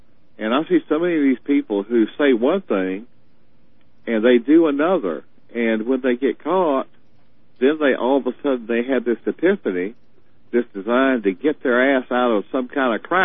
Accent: South Carolina, United States; and I'm from South Carolina.

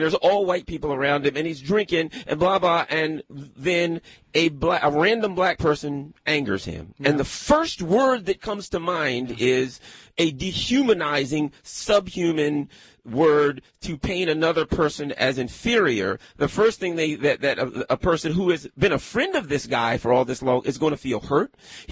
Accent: Maryland, United States; also born or lived in Pasadena / Glen Burnie; Yeah, Maryland, Anne Arundel County and Pasadena and Glen Burnie area.

